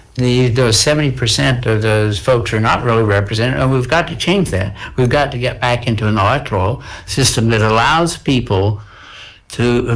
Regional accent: Massachusetts, United States; I mean, I really grew up in rural America.

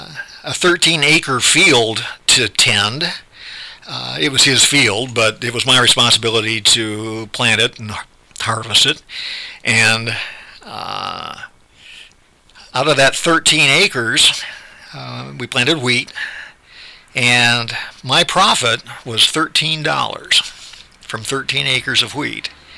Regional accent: Blooming Grove, United States; So I was born in Blooming Grove and spent my early years there, growing up as a farm boy, helping out with the chores.

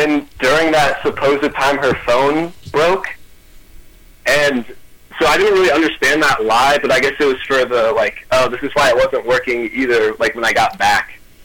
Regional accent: Columbus, Ohio, United States; I'm originally from Columbus. And then I go to a school in the Dayton area.

